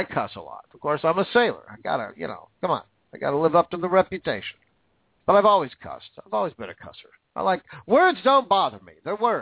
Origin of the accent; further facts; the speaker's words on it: Washington, United States; And I grew up in Washington. That's all we got was rain.